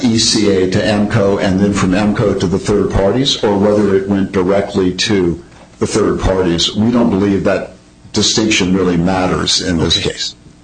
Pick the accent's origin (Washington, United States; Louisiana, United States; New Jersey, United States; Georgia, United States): New Jersey, United States; Montclair; born there; Yeah, I was born in Montclair